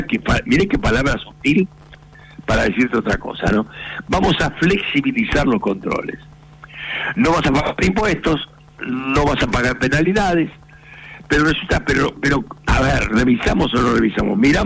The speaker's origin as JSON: {"language": "Spanish", "region": "Buenos Aires", "country": "Argentina", "tie": "born or raised there", "said": "Yo vivo acá toda la vida, nací en San Telmo, así que soy más porteño que, qué sé yo"}